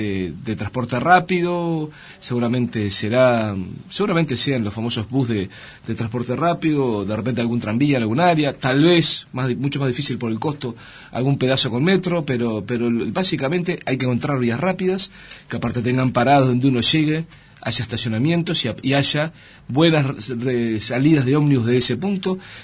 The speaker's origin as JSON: {"language": "Spanish", "region": "Montevideo", "country": "Uruguay", "tie": "born or raised there", "said": "yo soy montevideano hasta el tuétano, digo, nací allá en Punta Brava, cuando aquello era un barrio."}